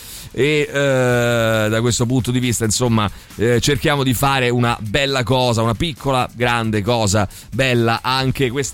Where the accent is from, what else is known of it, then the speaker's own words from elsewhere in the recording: Turkey; vengano estradati in Turchia per poi poterli processare e condannare nel paese, nel mio paese